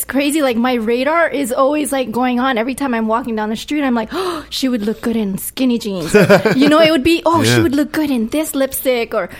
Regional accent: Hawaii, United States; I'm not. I'm actually born and raised in Hawaii.

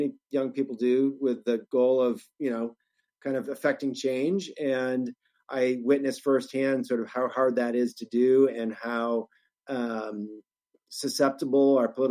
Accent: Wisconsin, United States; I'm from Wisconsin originally, as you mentioned in my bio

